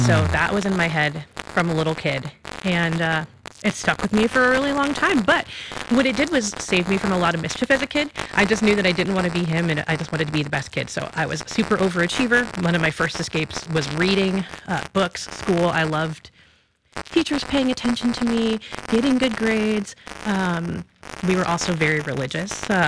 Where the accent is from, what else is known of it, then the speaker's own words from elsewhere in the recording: New Jersey, United States; And so I grew up in New Jersey, and my town, I could see New York from my town.